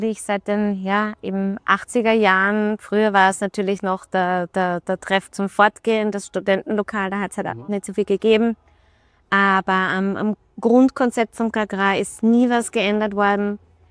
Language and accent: German; Vilsmoos, Salzburg, Austria; ich bin in Salzburg aufgewachsen, in Bongau, in Vilsmoos. Dort hatten die Eltern eine Jugendherberge. Die Mama ist eine Burgenländerin und der Papa ist ein Steirer.